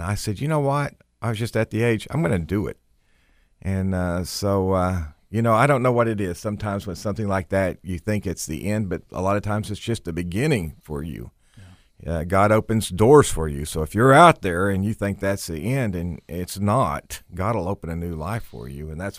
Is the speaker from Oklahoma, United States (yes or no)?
yes; Oklahoma, United States; Well, I'm from Oklahoma originally, and raised Baptist. And, you know, we one of four kids, two boys, two girls, and we were all into sports.